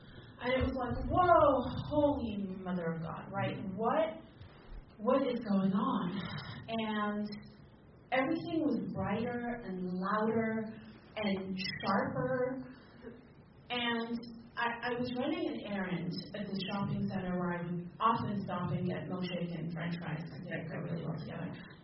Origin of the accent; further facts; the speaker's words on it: England, United Kingdom; I grew up in England, and England is 8 hours ahead.